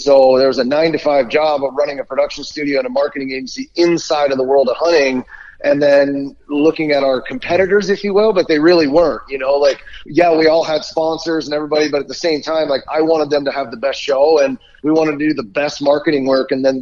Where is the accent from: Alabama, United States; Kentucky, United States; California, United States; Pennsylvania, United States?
Pennsylvania, United States; I grew up in Pennsylvania and, you know, I grew up chasing rabbits with grandpa, you know, that kind of stuff.